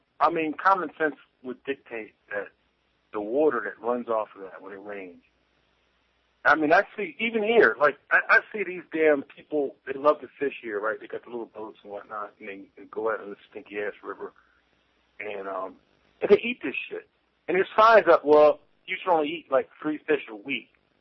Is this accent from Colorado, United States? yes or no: no; Philadelphia, Pennsylvania, United States; I'm not from Pennsylvania. I'm from Philly, and then